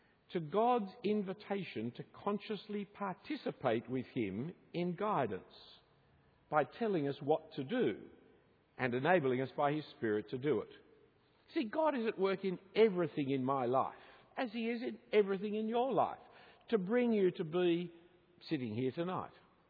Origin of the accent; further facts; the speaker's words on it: Australia; the education that I'm an Australian, I had no say in it.